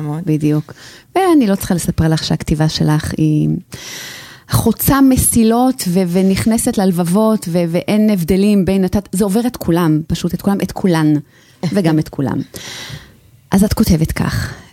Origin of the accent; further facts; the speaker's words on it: Bnei Brak, Tel Aviv District, Israel; אני דוסית מבני ברק.